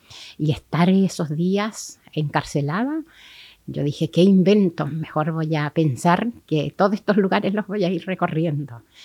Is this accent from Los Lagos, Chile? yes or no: yes; Cunamo, Los Lagos, Chile; yo nací en Cunamo. Cunamo queda a 30 kilómetros de San Juan de la Costa. Y ahí tuve una infancia muy feliz. Compartí mucho con el pueblo mapuche.